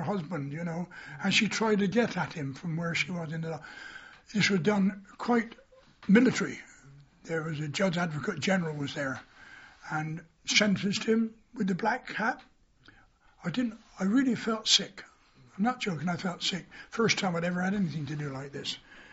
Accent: England, United Kingdom; So I said

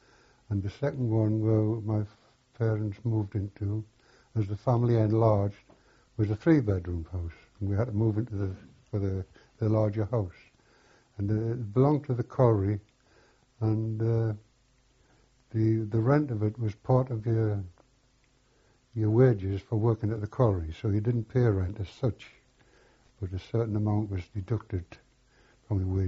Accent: Birtley, North East England, United Kingdom; And I was born in Birtley, County Durham, number 25, School Street. I moved from 25 School Street to number 30 Hill Street. And from there, I was there until I left school.

